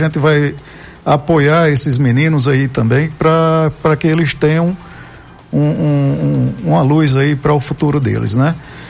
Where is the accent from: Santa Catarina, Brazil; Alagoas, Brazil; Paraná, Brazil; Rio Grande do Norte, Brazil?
Rio Grande do Norte, Brazil; Caicó; Nós somos aqui de Caicó